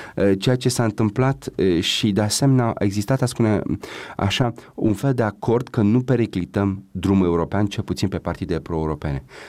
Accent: Romania; toată lumea spune asta ca român care vorbește în general chestiuni legate de regiune.

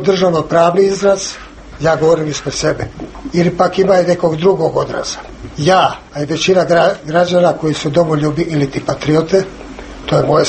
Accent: Bosnia & Herzegovina; born there; ja kao Hrvat, u okviru države Bosne i Hercegovine. Tu su rođeni moji preci, tu sam rođen ja, moji potomci. Tu ja zarađujem za svoj život, i ovo je moja domovina.

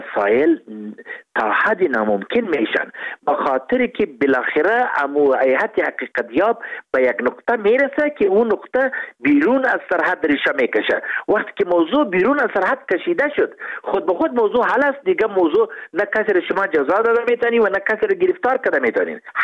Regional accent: Kandahar, Afghanistan; ما از خودم از قندهار هستیم،

